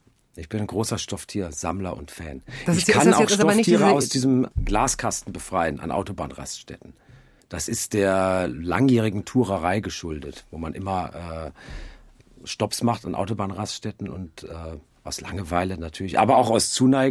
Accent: Offenburg, Baden-Württemberg, Germany; Ich bin in einem Reihenhaus aufgewachsen in Offenburg

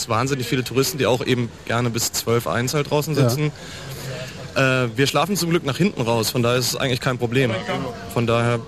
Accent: Einbeck, Lower Saxony, Germany; now in Berlin, Germany; ich komme jetzt auch eben aus einer Kleinstadt, bin vor 8 Jahren hierher gezogen.

